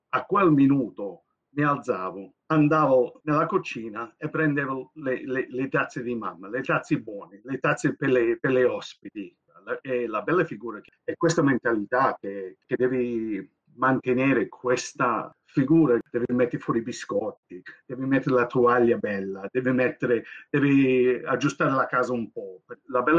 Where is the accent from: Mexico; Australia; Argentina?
Australia; noi siamo cresciuti qui all'Australia, ma con la mentalità dall'Italia, non solo dall'Italia, ma dall'Italia dal 1950.